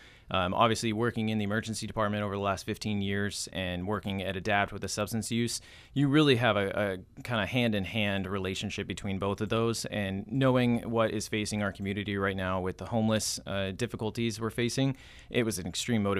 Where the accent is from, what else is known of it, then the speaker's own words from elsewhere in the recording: Oregon, United States; Yeah, so I was born and raised here in Douglas County. So, I went to high school out at Douglas High. I was here throughout my high school career.